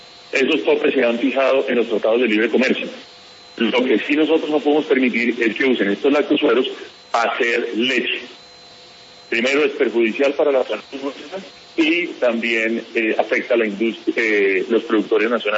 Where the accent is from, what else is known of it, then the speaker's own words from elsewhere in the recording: Colombia; Nosotros tenemos que pensar en el mundo y trabajar como colombianos unidos y en equipo.